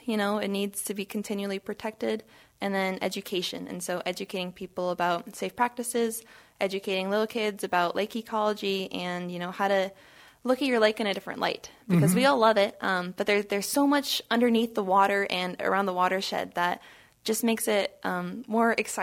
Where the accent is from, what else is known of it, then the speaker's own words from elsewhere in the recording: Colfax, Washington, United States; I'm from Pullman, actually.